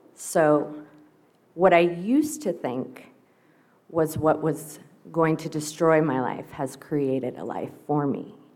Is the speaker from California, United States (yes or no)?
yes; Los Angeles, California, United States; I am definitely an alcoholic. I'm from Los Angeles, made my way down here.